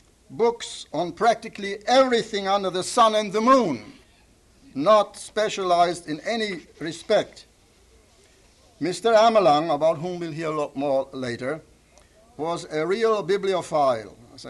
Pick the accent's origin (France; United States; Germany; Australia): Germany; because I grew up with them in Germany during my school and university and college days.